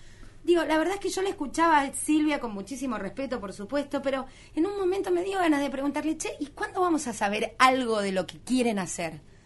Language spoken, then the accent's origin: Spanish; Río Negro, Argentina; Yo creo que ya como argentina, como rionegrina, como madre ciudadana, estoy cansada